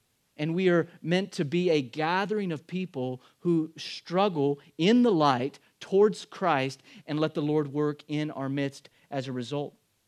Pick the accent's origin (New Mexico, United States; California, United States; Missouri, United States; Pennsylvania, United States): New Mexico, United States; they had a big project in a town near us where I grew up in New Mexico.